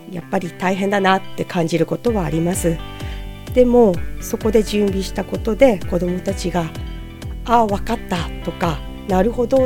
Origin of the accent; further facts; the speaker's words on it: Yokote, Akita, Japan; 横手南小学校出身です。